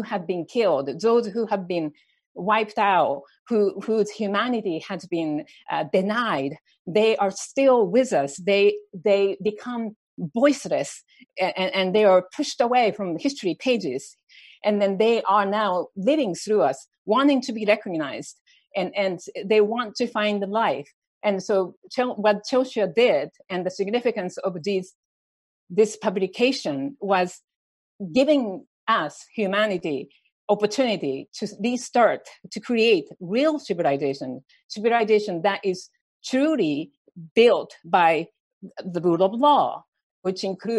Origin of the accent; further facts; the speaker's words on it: United States; we have collectively, as American, I say, we made a huge mistake in Iraq.